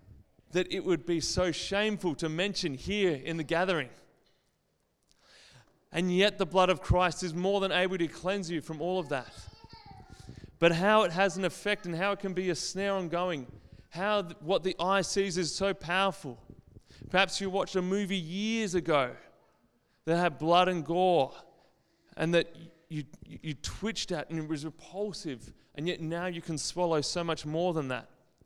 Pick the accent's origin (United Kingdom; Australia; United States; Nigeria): Australia; Tasmania; I grew up in Tassie